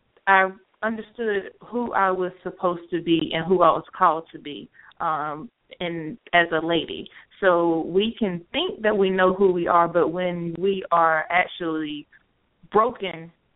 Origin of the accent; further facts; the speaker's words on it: Rockingham, North Carolina, United States; now in Charlotte, United States; I do reside here in Charlotte, but I am from Rockingham, North Carolina, which is a small town away from Charlotte.